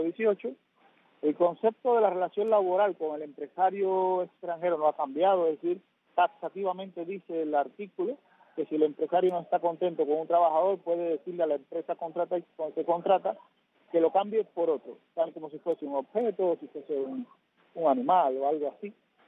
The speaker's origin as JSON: {"language": "Spanish", "country": "Spain", "said": "No podemos, como europeos, porque somos ciudadanos españoles y europeos"}